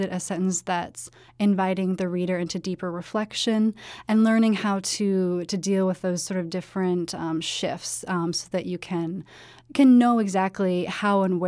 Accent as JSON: {"language": "English", "town": "Kearney", "region": "Nebraska", "country": "United States", "tie": "born or raised there", "said": "I grew up on an acreage right outside Kearney, Nebraska, mm-hmm. and I was a tomboy when I was little, and I lived close to the Wood River"}